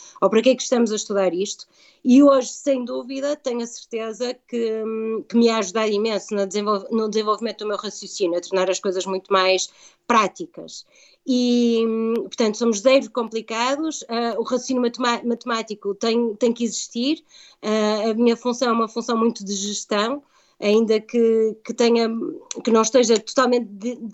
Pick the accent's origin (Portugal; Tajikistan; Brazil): Portugal; somos portugueses, somos pouquinhos, mas efetivamente estamos muito bem preparados, e acho que somos muito bem preparados nas universidades em Portugal